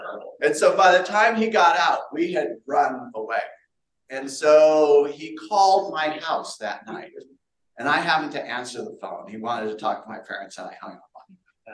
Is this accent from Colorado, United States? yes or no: yes; Littleton, Colorado, United States; also born or lived in Coral Gables, Florida; In 1963, they packed up and moved to Littleton, Colorado, where I was ra